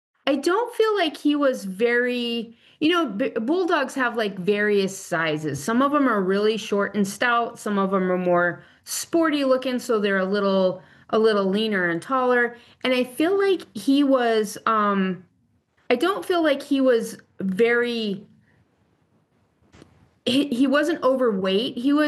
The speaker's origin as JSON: {"language": "English", "region": "New Mexico", "country": "United States", "said": "I'm actually from New Mexico, so I'm more used to southwestern type of furniture"}